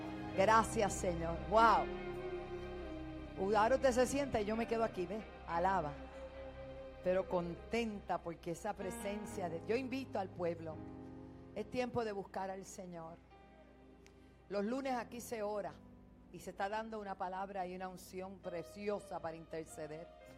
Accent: Panama; Y quiero enviar un saludo muy especial a mi tierra que amo, Panamá.

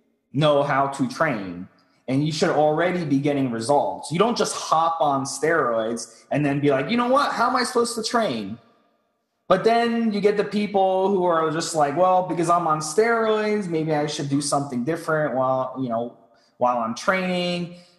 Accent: United States; maybe because I'm American, you guys are Canadian

